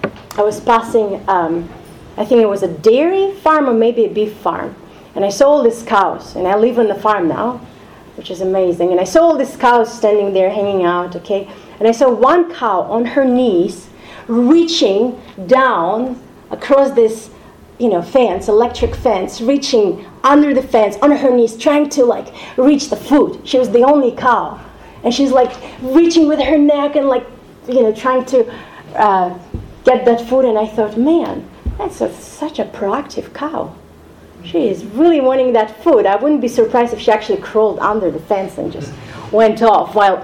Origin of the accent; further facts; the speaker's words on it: Tajikistan; So, I'm from Tajikistan, and I'm going to talk a little bit more about that.